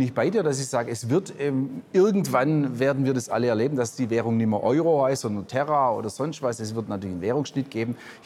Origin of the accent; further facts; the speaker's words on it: Baden-Württemberg, Germany; also einfach als wahrscheinlich als Schwabe